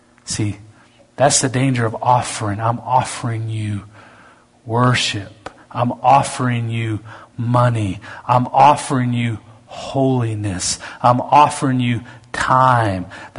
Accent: Canada; Just because I'm a Canadian

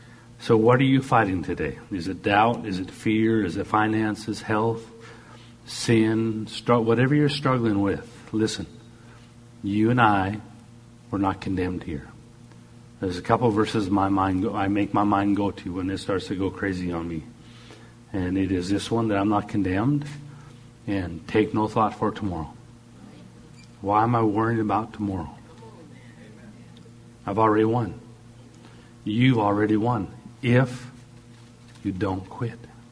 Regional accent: Canada; I'm Canadian. I have the flesh of a Canadian.

